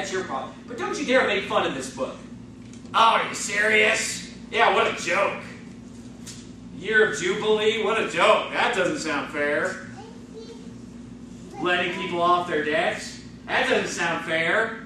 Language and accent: English; California, United States; This week, I was in California, because I grew up in California.